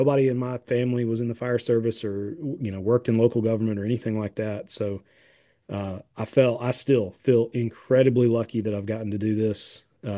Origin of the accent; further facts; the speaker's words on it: Pelham, Alabama, United States; I also applied to my hometown, which is Pelham, and I still have a little spite against them for not hiring me